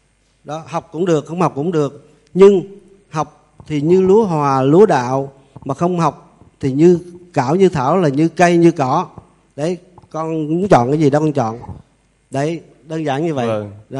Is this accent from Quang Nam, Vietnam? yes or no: yes; Điện Bàn, Quang Nam, Vietnam; Quê hương tôi thì nói nhanh, nói nãy là cái đất Ngũ Phụng Tề Phi.